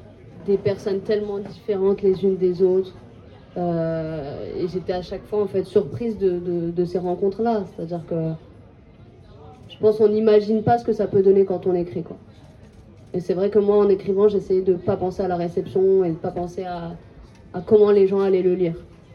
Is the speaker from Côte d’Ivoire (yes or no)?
no; Clichy-sous-Bois, Île-de-France, France; j'ai grandi à Clichy-sous-Bois.